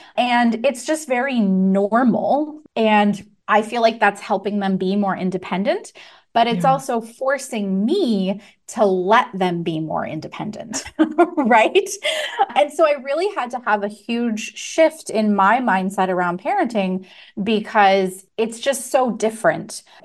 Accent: United States; moved away as an adult; And as an American, my first thought was, oh my goodness, like what is happening here?

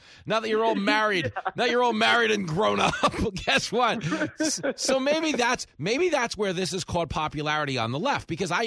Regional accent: Levittown, New York, United States; We were already drinking your beer young. I grew up in Nassau County.

